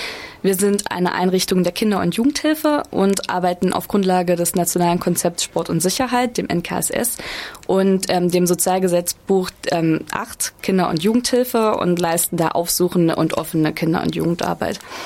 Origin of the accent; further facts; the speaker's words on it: Thuringia, Germany; also ich komme aus dem Eichsfeld